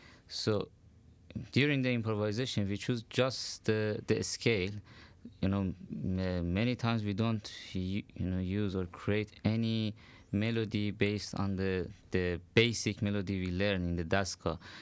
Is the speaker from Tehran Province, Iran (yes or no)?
no; Kermanshah, Kermanshah Province, Iran; Actually, not all of them, but we are from the Kurdish part of Iran, Kermanshah.